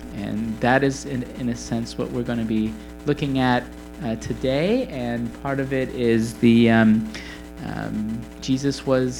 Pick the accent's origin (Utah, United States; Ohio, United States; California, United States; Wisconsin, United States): Wisconsin, United States; I am from Wisconsin, and people from Wisconsin love to go what we call up north. I'm from southern Wisconsin, so like anything pretty much is up north.